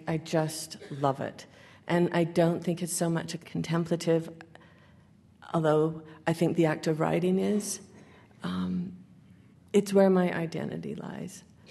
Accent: Salt Lake City, Utah, United States; moved away; I grew up in Salt Lake. We left.

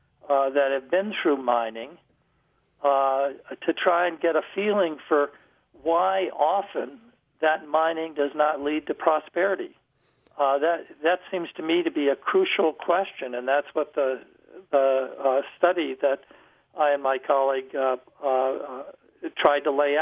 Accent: Wisconsin, United States; now in Montana, United States; I'm I'm from Montana. I grew up in Wisconsin, but I've been in Montana for 45 years, a mining state, long history in mining.

